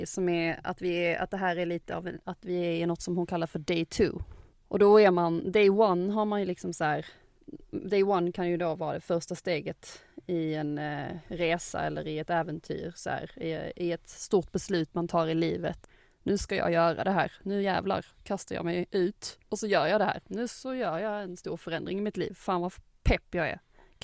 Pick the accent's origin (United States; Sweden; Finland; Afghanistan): Sweden; Skåne; accent: Scanian; jag pratar skånska, och för somliga så kan det vara svårt att höra vad jag säger kanske.